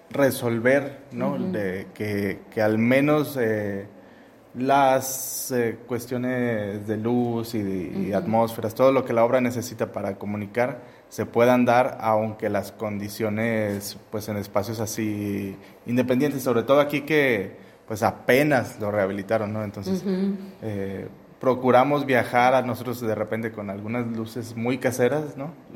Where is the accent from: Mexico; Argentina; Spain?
Mexico; Colima; yo soy de Colima, de mi papá, mis papás los dos viven allá